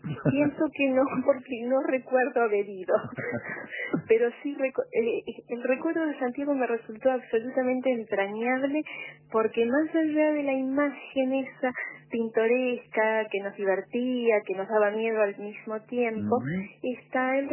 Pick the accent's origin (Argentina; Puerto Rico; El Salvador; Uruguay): Uruguay; Rocha; No, yo soy de Rocha.